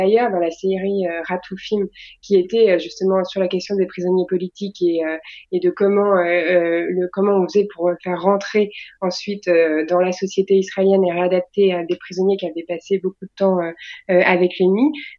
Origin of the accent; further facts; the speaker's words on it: France; puisqu'on est des Français